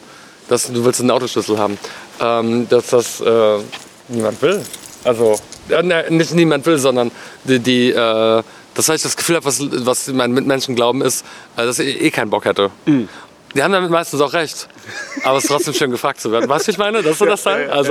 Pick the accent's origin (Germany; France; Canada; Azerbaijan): Canada; Also ich kenne Leute in Kanada, wo ich herkomme, die haben das mit Untertiteln geguckt.